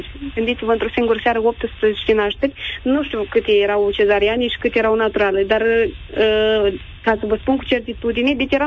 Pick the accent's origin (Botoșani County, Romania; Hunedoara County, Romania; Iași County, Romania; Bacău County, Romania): Botoșani County, Romania; Botoșani; sunt și din Botoșani